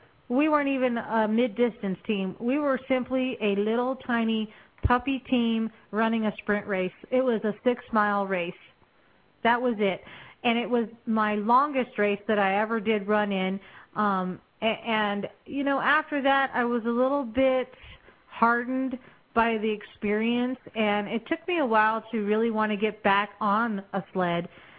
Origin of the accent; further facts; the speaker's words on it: California, United States; Growing up in California, it wasn't taught in the schools.